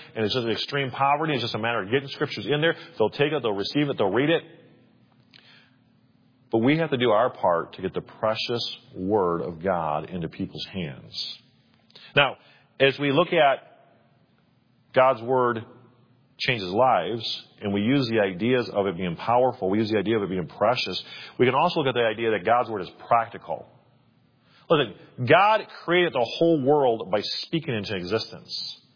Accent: Alabama, United States; We're from Alabama. We're not from Wisconsin.

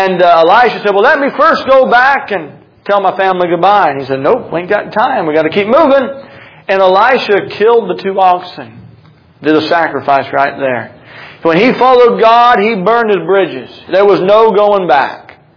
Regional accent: North Carolina, United States; I'm from North Carolina. Oil is what y'all call oil. I can't help it. It's oil. I try sometimes on purpose to say oil. I just can't do it.

